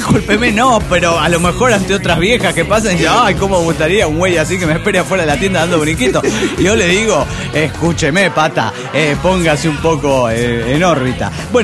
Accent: Lima, Peru; de Lima, Perú.

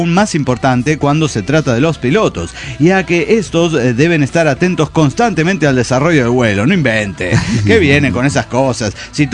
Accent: Cochabamba, Bolivia; Hola, ¿cómo están? … de Cochabamba, Bolivia.

